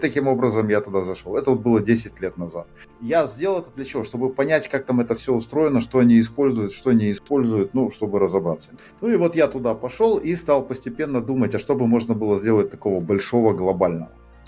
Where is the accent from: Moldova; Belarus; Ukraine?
Moldova; я из Молдовы.